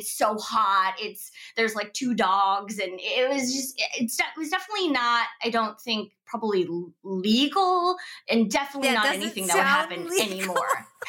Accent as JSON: {"language": "English", "town": "Seattle", "region": "Washington", "country": "United States", "said": "And so I'm from Seattle. And so she had one in Seattle"}